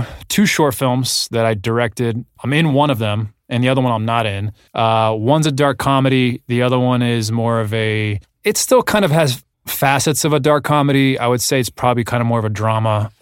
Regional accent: Arizona, United States; I mean, Arizona is obviously very different than Los Angeles. It's not an entertainment town.

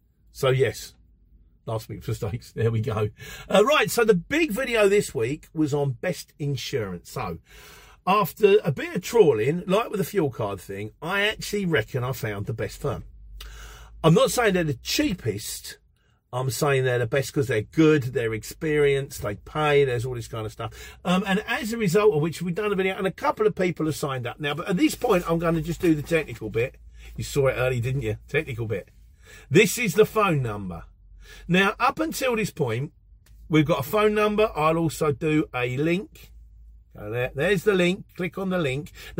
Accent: Luton, East of England, United Kingdom; I'm from Europe. More specifically, I'm from Luton. I was born in Luton in St Mary's Hospital in 1969, where I lived for most of my life.

